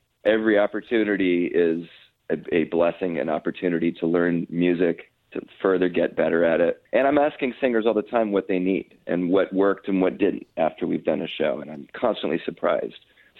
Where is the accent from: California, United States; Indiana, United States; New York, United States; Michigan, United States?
California, United States; Los Angeles; a little tribute to my hometown of Los Angeles, looking at the past, present, and future